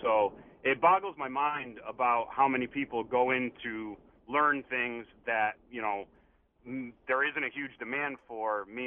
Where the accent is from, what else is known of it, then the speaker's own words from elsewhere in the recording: West Hartford, Connecticut, United States; And I grew up in West Hartford, where kind of the common thing was, you know, to go to either Conard or Hall and then make your way to college like my older siblings did.